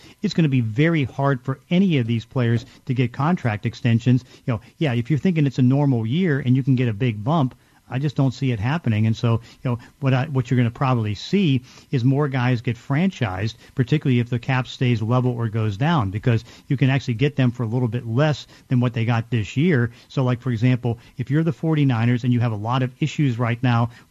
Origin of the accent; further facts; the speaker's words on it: Braddock, Pennsylvania, United States; You know, I grew up in Braddock, PA, and, you know, Braddock, PA was the worst ghetto in the state of Pennsylvania.